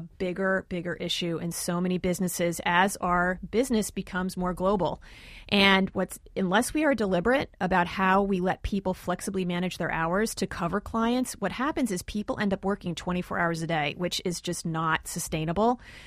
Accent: New Jersey, United States; I'm from New Jersey.

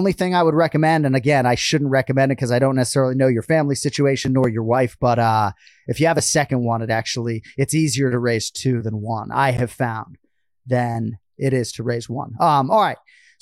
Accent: Wisconsin, United States; Born and raised in Wisconsin. Outstanding sports fans up there

